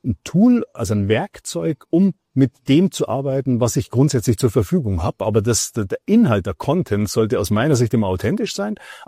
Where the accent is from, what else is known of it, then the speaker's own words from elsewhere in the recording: Bavaria, Germany; vielleicht merkst du, dass ich mich sehr gerade bemühe, Hochdeutsch zu reden. Ich bin Bayer